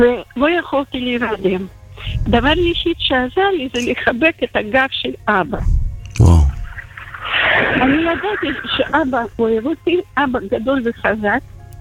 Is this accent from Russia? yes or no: yes; Siberia, Russia; Hebrew is a second language; now in Israel; וגדלתי כמו כל ילדים שם ברוסיה על תרבות רוסית, למדתי בבית ספר